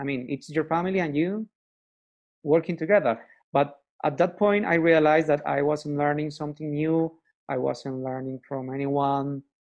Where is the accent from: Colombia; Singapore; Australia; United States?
Colombia; I am from Colombia.